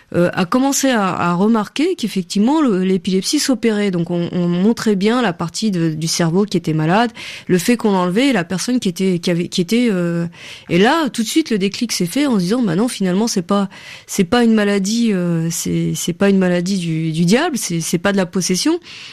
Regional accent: Morocco; moi je suis originaire du Maroc

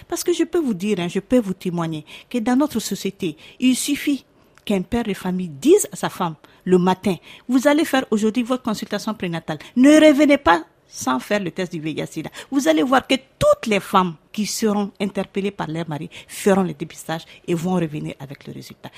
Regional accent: Côte d’Ivoire; Chez nous, en Côte d'Ivoire

